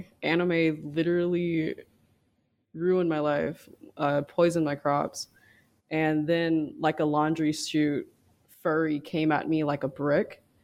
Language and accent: English; Kansas City, Missouri, United States; I'm from Kansas City, born, red, braid, all that. I've been here, Midwest.